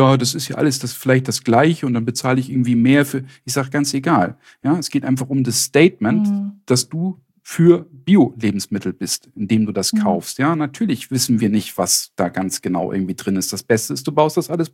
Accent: Northern Germany, Germany; In Süddeutschland ist das mehr ein Problem, hier im Norden, wo ich herkomme, nicht.

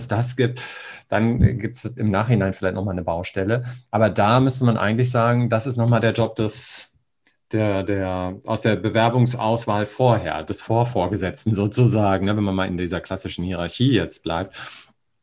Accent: Hamburg, Germany; ich komme ja aus Hamburg und da gibt es den Hagenbecks Tierpark und ein Atlantikhaus.

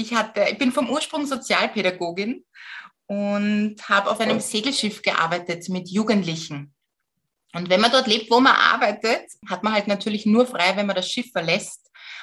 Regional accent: Vienna, Austria; in meiner Heimatstadt, also in Wien

